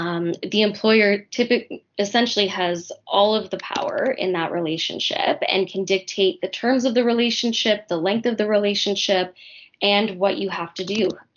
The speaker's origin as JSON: {"language": "English", "country": "Canada", "tie": "born or raised there", "said": "I was lucky to be born and raised in Canada. My parents have been here for about 50 years."}